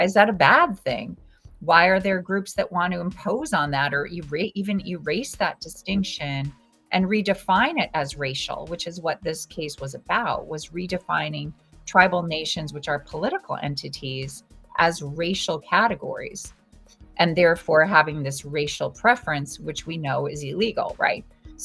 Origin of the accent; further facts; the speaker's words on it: Minnesota, United States; moved away as an adult; I was born and raised on the White Earth Indian Reservation in Minnesota because my parents were teachers there. So I went to school there. My whole childhood was there till I was 18 and went away to college